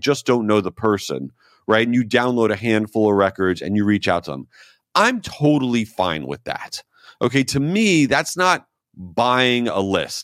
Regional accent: Jericho, New York, United States; moved away; That is very close to where I grew up in Jericho, Long Island. And you know, I've been living in Florida for over 30 years.

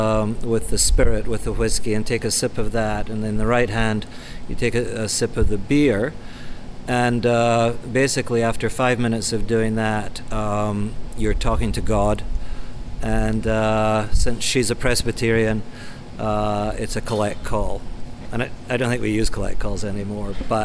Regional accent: Scotland, United Kingdom; basically based on beers I grew up with in Scotland

